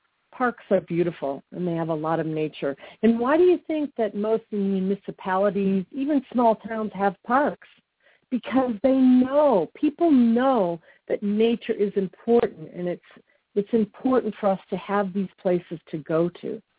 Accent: Chicago, Illinois, United States; I grew up in Chicago, as I said, and we always lived within about a mile, a little over a mile from the beach.

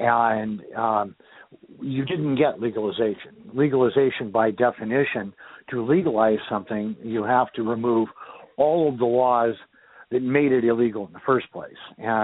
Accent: Seattle, Washington, United States; Well, I was born and raised in Seattle, but I moved away for several years.

